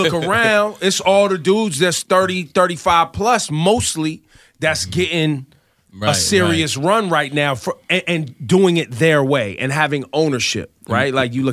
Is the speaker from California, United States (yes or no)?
no; New York, United States; I'm from New York, and I got to do my